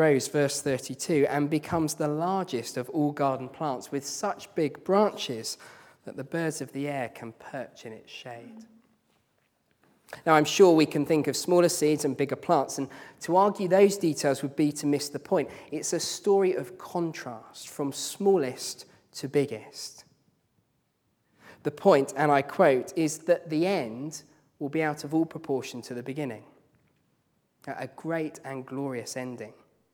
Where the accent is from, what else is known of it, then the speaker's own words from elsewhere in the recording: East of England, United Kingdom; Growing up in East Anglia, I remember as a child seeing chaff burning in the fields at the end of harvest time